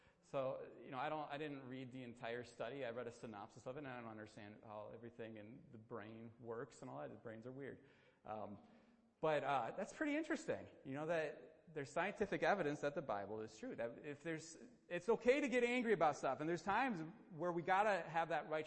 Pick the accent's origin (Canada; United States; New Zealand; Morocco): United States; Wisconsin; and, you know, I'm from Wisconsin, and so I like cheddar cheese